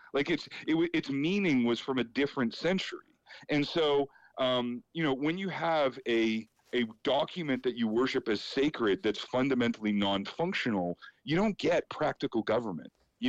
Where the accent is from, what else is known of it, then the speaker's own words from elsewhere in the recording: Canada; Well, to me, as a Canadian, it was really one of the weirdest things about the whole thing